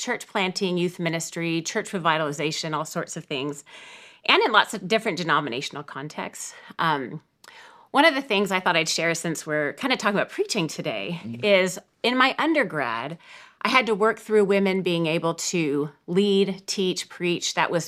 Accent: Napa, California, United States; So I'm from Napa, California. So grew up there in the Bay Area.

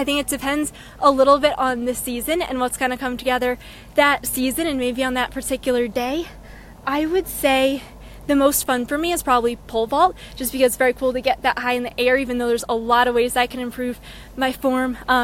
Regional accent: Raleigh, North Carolina, United States; I'm from Raleigh, North Carolina.

